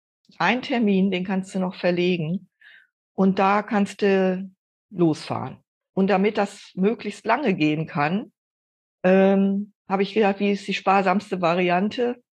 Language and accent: German; Osnabrück, Lower Saxony, Germany; born there; moved away as an adult; Ich bin eigentlich gebürtige Osnabrückerin und damals dann wegen Studium meines Mannes und so sind wir hier gelandet und fühlen uns hier pudelwohl.